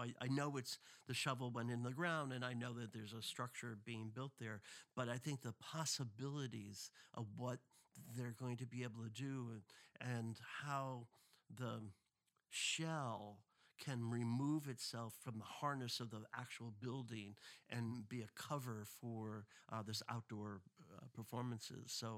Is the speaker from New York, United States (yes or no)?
yes; New York City, New York, United States; As a New Yorker, you just like, oh, this is what it means to live here.